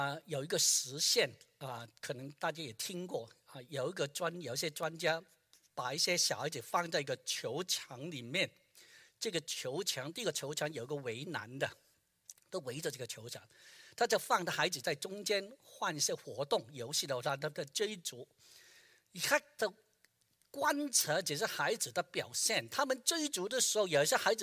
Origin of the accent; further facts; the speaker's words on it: Guangdong, China; 是我们广东人会讲的，3岁从小会定这个性格